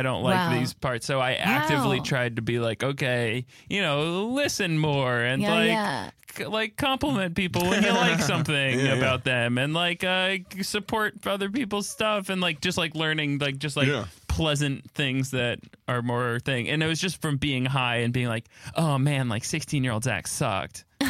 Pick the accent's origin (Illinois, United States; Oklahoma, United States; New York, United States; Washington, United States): Washington, United States; Seattle; Place called Garfield in Seattle.